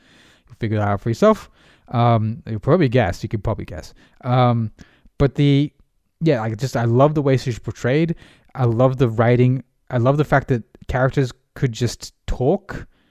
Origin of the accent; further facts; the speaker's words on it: Australia; But me as an Australian, I don't notice